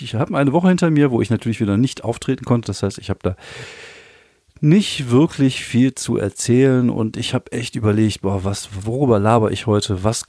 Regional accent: Germany; also born or lived in France; Und auch als Deutscher in Frankreich war es halt schon so, dass man damit mit Antipathien zu kämpfen hatte und auch ich hatte damit zu kämpfen.

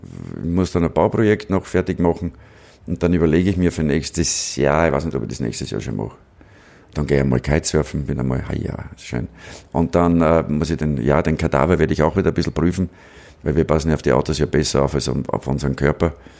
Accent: Braunau am Inn, Upper Austria, Austria; ich bin in Braunamin aufgewachsen, da musst du dich früh entscheiden.

